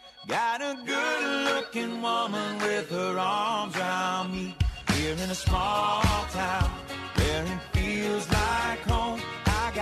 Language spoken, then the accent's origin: English; Douglasville, Georgia, United States; about my hometown, Douglasville, Georgia.